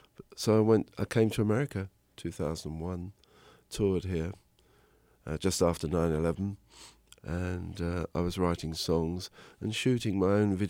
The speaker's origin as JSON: {"language": "English", "region": "London", "country": "United Kingdom", "tie": "born or raised there", "said": "And it reminded me of where I grew up in North London. I lived very close to a train track."}